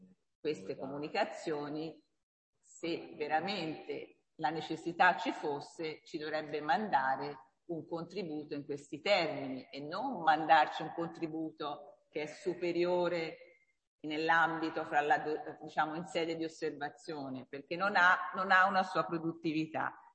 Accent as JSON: {"language": "Italian", "town": "Altopascio", "region": "Tuscany", "country": "Italy", "said": "per esempio io vengo dal territorio d'Alto Pascio dove c'era una mega area vincolata"}